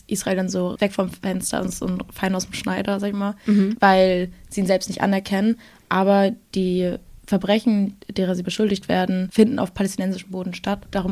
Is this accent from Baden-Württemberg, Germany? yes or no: no; Hamburg, Germany; ich komme ja aus Hamburg.